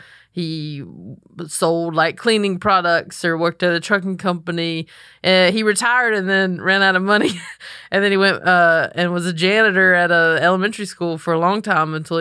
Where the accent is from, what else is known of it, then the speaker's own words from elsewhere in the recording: Belmont, North Carolina, United States; I'm from a very, very small town called Belmont, North Carolina. When I was born, it was around 5,000 people. Now it's around like 11,000, so it's a metropolis. it's right outside of Charlotte.